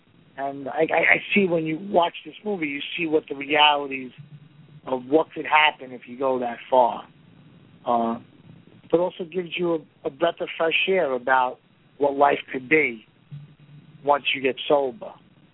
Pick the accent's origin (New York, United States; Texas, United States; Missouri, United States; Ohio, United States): New York, United States; Bronx; But my story is, I grew up in the Bronx, in an Italian neighborhood, family of three boys.